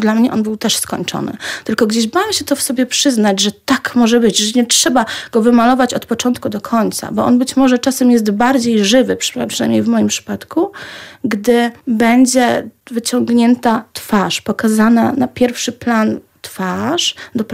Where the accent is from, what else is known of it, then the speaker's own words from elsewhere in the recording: Lublin, Lublin Voivodeship, Poland; bo pochodzę z Lublina, jestem taką rodowitą lublinianką, dziewczyną ze Starego Miasta.